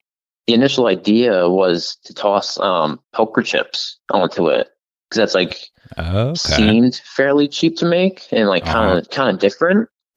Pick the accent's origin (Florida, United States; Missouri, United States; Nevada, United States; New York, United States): New York, United States; Beacon; So I'm from a little town called Beacon, New York. And we're about 90 minutes away. So people always kind of think we're from the city, but it's a little more small town around here.